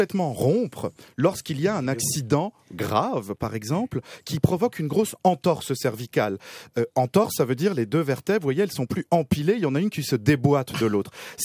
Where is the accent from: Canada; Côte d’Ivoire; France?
France; moved away; moi, je viens de la France